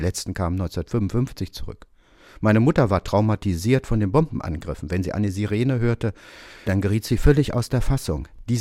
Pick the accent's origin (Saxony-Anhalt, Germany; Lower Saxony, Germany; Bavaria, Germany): Lower Saxony, Germany; Hanover; Ich bin in Hannover-Dören aufgewachsen, in Häusern, die in den 20er Jahren gebaut worden waren, und blickte auf teilzerstörte Häuser des späten 19. Jahrhunderts.